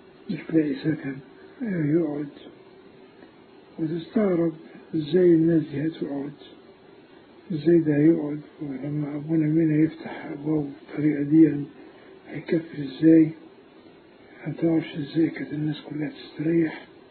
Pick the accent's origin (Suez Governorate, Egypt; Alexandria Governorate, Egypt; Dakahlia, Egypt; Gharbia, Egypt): Gharbia, Egypt; El Mahalla el Kubra; now in Cairo, Egypt; لا أنا من المحلة، أنا من المحلة، لكن لما جيت مصر